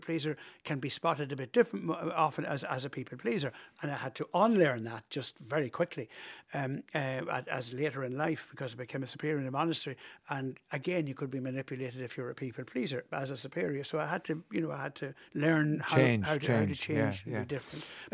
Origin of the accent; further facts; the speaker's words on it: Northern Ireland, United Kingdom; I was from the country going into a town, you know. I was from Fermanagh going into Tyrone.